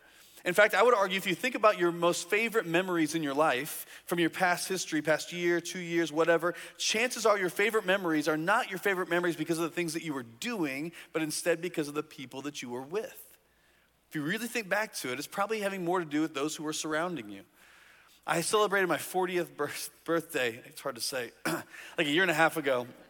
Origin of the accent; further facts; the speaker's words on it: Indiana, United States; 2 couples from my hometown in Indiana